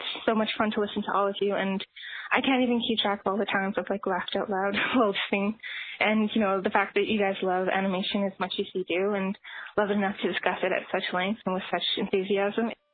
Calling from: Northwest Territories, Canada; I'm calling you from the Northwest Territories in Canada.

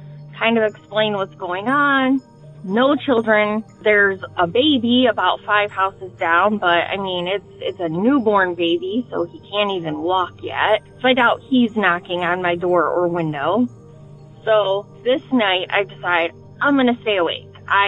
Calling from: Detroit, Michigan, United States; I'm calling from the Detroit area

